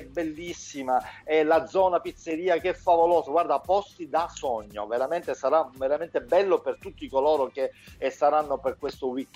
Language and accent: Italian; Sicily, Italy; lo dico in italiano, non in inglese, perché noi siamo italiani, siamo siciliani.